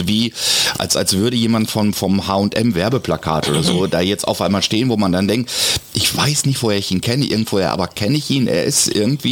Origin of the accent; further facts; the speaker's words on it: Beckum, North Rhine-Westphalia, Germany; Ja, ich bin aus Beckum